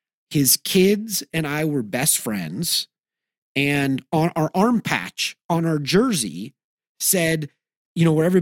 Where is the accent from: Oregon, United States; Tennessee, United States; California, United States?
California, United States; Los Angeles; You know, when I was growing up in Los Angeles in the 1980s, when I showed up at T-ball, my T-ball Little League coach, my dad was the assistant coach